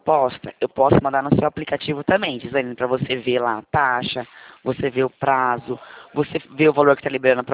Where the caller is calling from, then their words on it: Presidente Prudente, São Paulo, Brazil; Eu falo de Presidente Prudente.